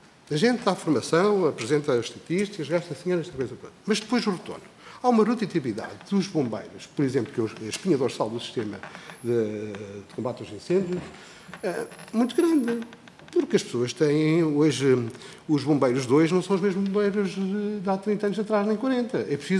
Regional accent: Bragança, Portugal; eu sou de Bragança, eu consigo daqui a Bragança em 4 horas e pouco

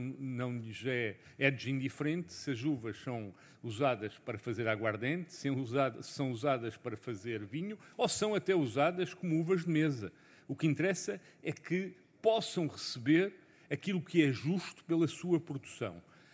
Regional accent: Vila Real, Portugal; eu, enquanto transmontano e douriense, não aceito estas coisas como inevitabilidade

